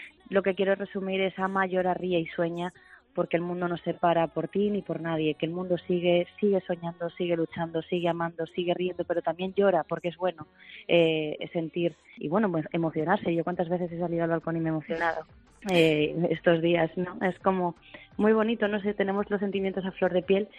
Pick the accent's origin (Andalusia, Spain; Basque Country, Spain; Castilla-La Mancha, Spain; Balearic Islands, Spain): Castilla-La Mancha, Spain; Talavera de la Reina; somos de todos de Talavera, o al menos algunos que viven en Talavera, ¿no?